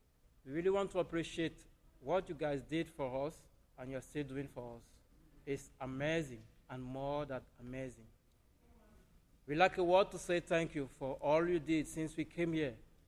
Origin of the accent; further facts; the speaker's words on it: Cameroon; first language French; English is a second language; moved away; Sorry for my English. I'm a French speaker, so I will try. Okay, thank you. We are from Cameroon, and we land here on the 3rd of the month of June.